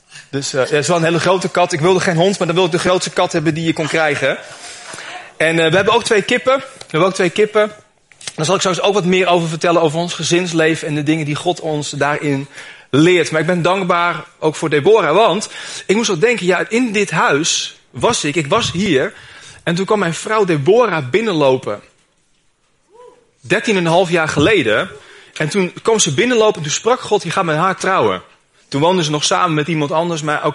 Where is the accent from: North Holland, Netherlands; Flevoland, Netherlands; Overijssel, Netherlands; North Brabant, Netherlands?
North Holland, Netherlands; Zaandam; Ik ben opgegroeid in Zaandam. En ik liep er heel vaak langs in mijn puberjaren.